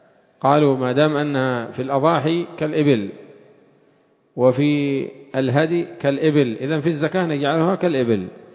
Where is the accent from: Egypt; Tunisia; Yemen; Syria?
Yemen; وعندنا في اليمن إيش يقال له؟ رضيع، صح؟